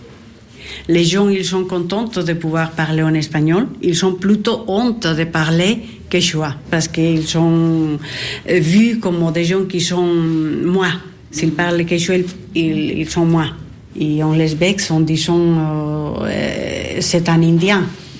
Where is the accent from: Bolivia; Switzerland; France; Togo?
Bolivia; Cochabamba; French is a second language; also born or lived in La Paz; Je suis née à La Paz, la capitale. Je viens de la montagne et j'ai vécu à la vallée, Cochabamba. Donc j'ai appris la langue de la vallée, le quechua.